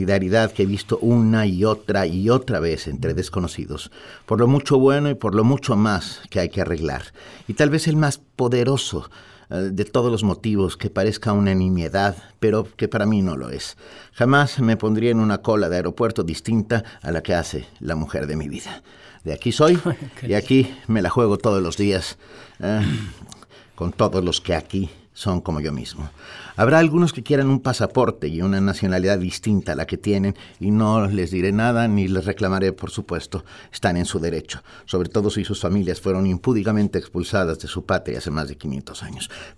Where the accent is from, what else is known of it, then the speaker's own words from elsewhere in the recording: Mexico; born there; mi familia es española. Soy el primer mexicano por nacimiento. Antes de mí, padres, abuelos, bisabuelos, tatarabuelos y así, como dicen los chicos de hoy en día, nacieron en España, en Asturias, en Gijón. México generosamente nos dio casa, asilo